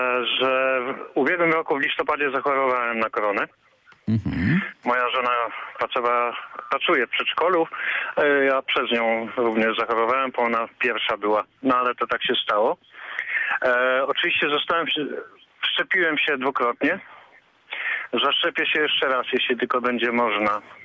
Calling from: Berlin, Germany; jestem z Berlina, dzwonię akurat. Czyli z drugiej strony niemieckiej.

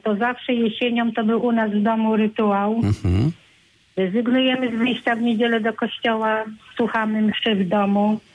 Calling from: Świebodzin, Lubusz Voivodeship, Poland; Dzień dobry, ja ze Świebodzina dzwonię.

